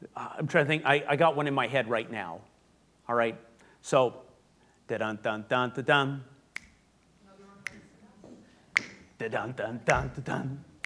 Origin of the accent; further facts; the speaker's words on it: Canada; I'm Canadian, so if I mess it up, that's just my background.